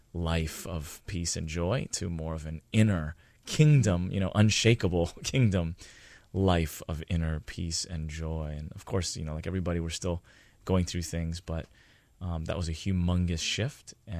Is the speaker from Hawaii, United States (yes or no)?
yes; Hawaii, United States; also born or lived in New Zealand; Yeah, I was born and raised here on Oahu. Just super blessed, you know, to have that life.